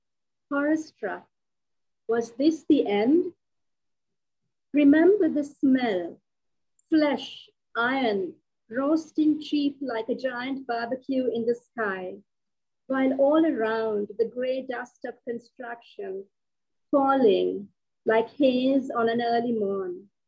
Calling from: Sri Lanka; I'm calling from Sri Lanka. It's 2 a.m. in the morning.

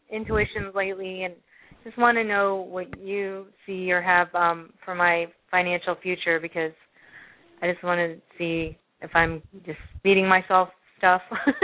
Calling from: Virginia, United States; No, Virginia.

